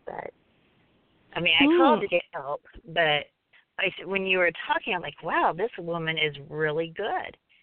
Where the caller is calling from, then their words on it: Arkansas, United States; I'm calling from Arkansas.